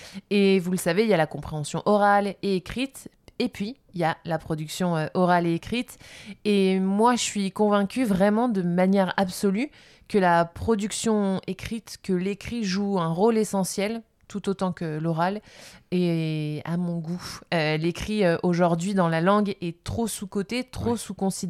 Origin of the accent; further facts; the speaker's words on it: France; je crois on est français